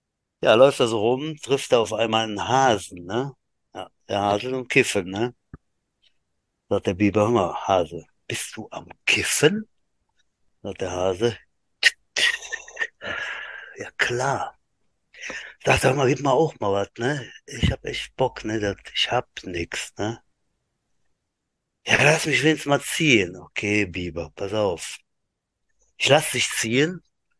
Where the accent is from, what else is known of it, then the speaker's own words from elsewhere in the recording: Thuringia, Germany; Ich bin Thüringer.